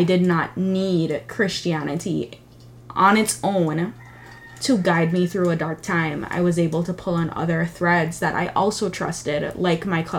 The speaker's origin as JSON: {"language": "English", "country": "U.S. Virgin Islands", "said": "oh, we're from the Caribbean and we're from the Virgin Islands and the Virgin Islands doesn't have opportunities."}